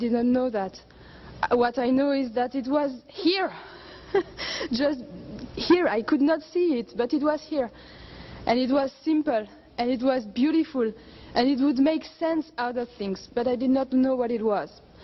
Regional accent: France; English is a second language; now in United States; I come from France, and I'm a long way from home

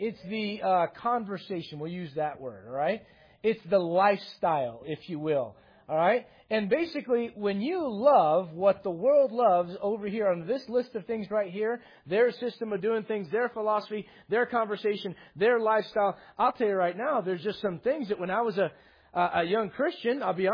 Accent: United States; I'm an American.

